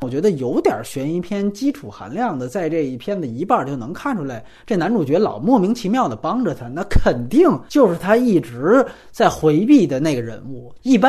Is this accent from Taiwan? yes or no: no; China; 对于我们中国人，对于咱们这个中国市场有意义来说